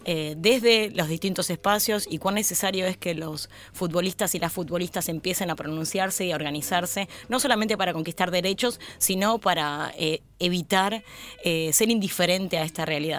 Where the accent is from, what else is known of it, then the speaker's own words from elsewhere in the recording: Argentina; nosotros y nosotras acá como argentinos y argentinas